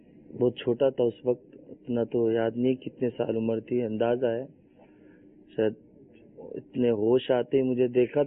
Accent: Muzaffargarh, Punjab, Pakistan; now in Karachi, Pakistan; پنجاب مظفر گڑھ جنوبی پنجاب کے

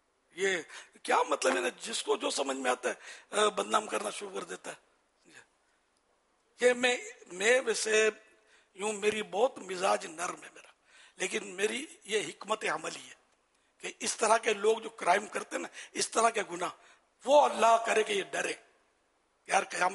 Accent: Pakistan; میں پاکستانی ہوں الحمدللہ, اور ویسے ساری دنیا میں ہم لوگ کام کرتے ہیں

